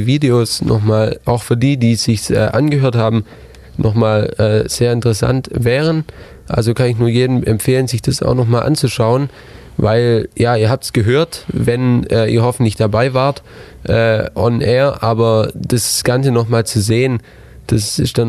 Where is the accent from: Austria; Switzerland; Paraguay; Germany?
Germany; Baden-Württemberg; accent: Swabian; dass ich so, ich sag mal, erzogen wurde, dass ich jetzt nicht allzu breit Schwäbisch schwätz, wie wir so schön sagen würden.